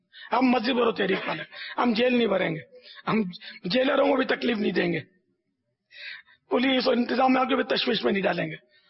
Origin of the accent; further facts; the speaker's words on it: Pakistan; تو یہ پاکستان، یہ میرا وطن ہے، مجھے اس سے محبت ہے، یہ فطری بات ہے کہ ہمارا وطن پاکستان ہے